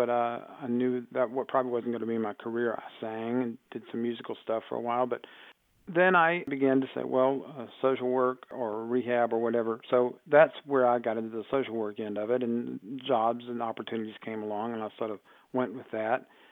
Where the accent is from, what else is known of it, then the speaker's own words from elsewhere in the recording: Rockingham, North Carolina, United States; I'm from Rockingham, North Carolina. I'm 62 years old, and I've been blind since birth.